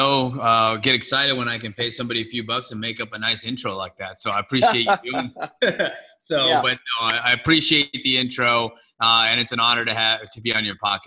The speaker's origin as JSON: {"language": "English", "region": "Ohio", "country": "United States", "tie": "born or raised there", "moved": "yes", "lives_now": "San Antonio, United States", "said": "So I've been in San Antonio for about 10 years. I moved here from the north. I grew up in Ohio, got tired of the cold, and really just packed up my bags and moved to Texas."}